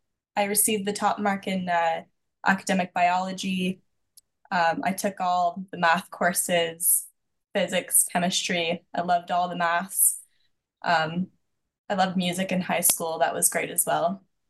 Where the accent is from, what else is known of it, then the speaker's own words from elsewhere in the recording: Port Hope, Ontario, Canada; I was born and raised in Port Hope. I am a Christian.